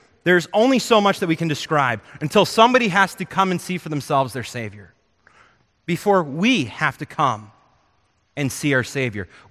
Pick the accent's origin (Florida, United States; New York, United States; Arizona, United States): Arizona, United States; I grew up in Arizona. Arizona has massive thunderstorms during monsoon season.